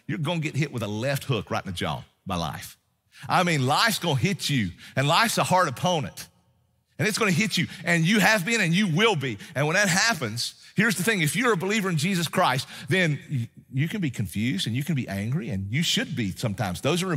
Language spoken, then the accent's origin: English; Tennessee, United States; where I was born and raised up in East Tennessee, man, that was the most awesome place because the sky was so awesome.